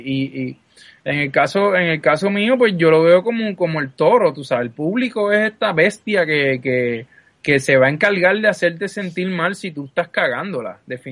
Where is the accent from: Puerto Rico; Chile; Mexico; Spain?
Puerto Rico; Bayamón; cuando yo estaba en Bayamón caminando por las calles de mi pueblo con mi mai